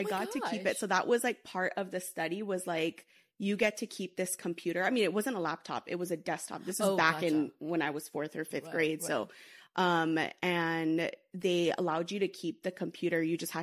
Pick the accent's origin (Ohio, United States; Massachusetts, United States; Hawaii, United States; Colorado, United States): Hawaii, United States; I went to the University of Hawaii. I'm originally from Hawaii.